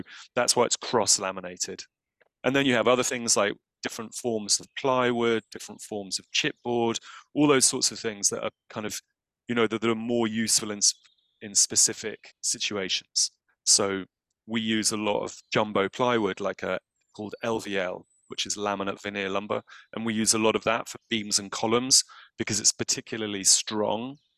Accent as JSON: {"language": "English", "town": "Milton Keynes", "region": "South East England", "country": "United Kingdom", "tie": "born or raised there", "said": "Well, I was brought up in Milton Keynes."}